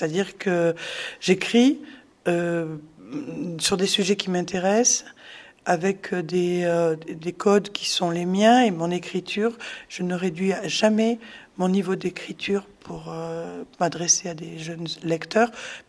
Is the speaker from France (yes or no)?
yes; Lyon, Auvergne-Rhône-Alpes, France; je viens de Lyon, mine de rien, même si c'est pas très loin